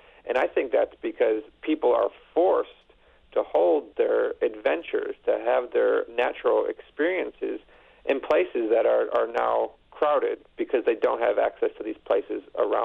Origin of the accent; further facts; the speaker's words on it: Buffalo, New York, United States; Because, I mean, you know, I grew up in Buffalo, New York. I don't even know where the nearest trail is.